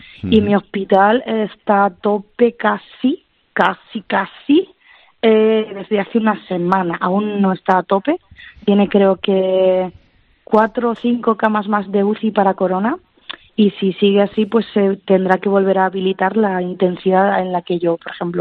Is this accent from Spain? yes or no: yes; Spain; moved away as an adult; now in Germany; me quedé sin trabajo en España. Me cerraron las puertas en mi país para trabajar. Estuve 9 meses en paro. Y decidí que yo quería ejercer mi profesión, porque amo mi profesión, y decidí emigrar.